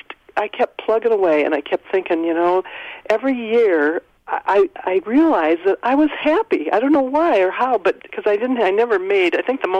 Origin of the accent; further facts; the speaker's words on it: Illinois, United States; I grew up in Northern Illinois, and my parents loved each other, and I had one brother and one sister